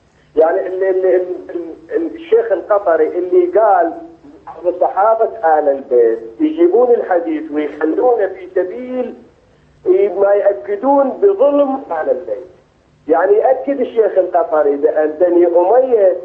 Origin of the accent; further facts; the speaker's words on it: Fallujah, Al Anbar, Iraq; يعني أنا من الفلوجة